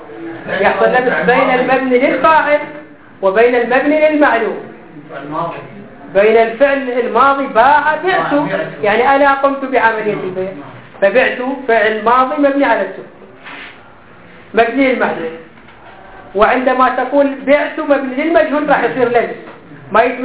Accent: Iraq; إحنا عندنا في العراق

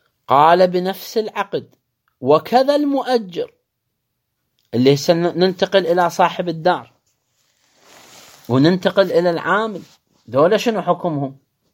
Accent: Iraq; الآن احنا عندنا في العراق

